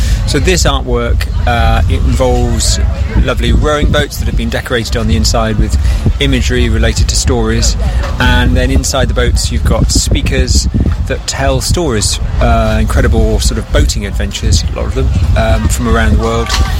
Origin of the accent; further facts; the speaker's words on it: Bristol, South West England, United Kingdom; and I'm an artist from Bristol.